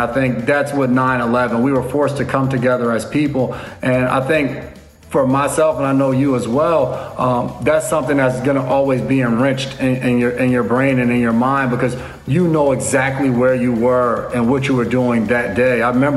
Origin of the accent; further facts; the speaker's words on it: New York, United States; also born or lived in New Jersey; just growing up in New York area, New York, New Jersey area